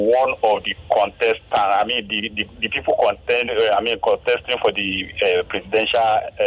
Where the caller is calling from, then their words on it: Ekwe, Imo, Nigeria; I'm calling from Ekwe.